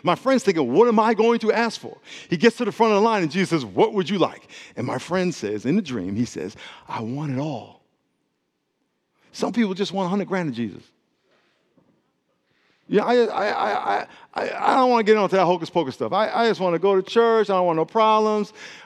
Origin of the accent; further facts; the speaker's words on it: San Diego, California, United States; We grew up in Calvary Chapel here in San Diego